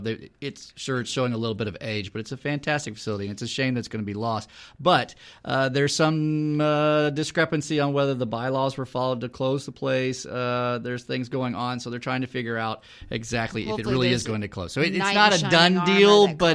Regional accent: Houston, Texas, United States; also born or lived in Austin; now in Killeen, United States; I'm a Texas native, and I grew up in Houston and moved to East Texas for a number of years, and then went to Austin for University of Texas. And my wife and I now live in Killeen.

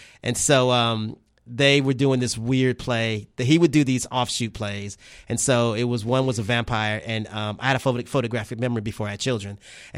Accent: Texas, United States; I grew up in Springdale Gardens

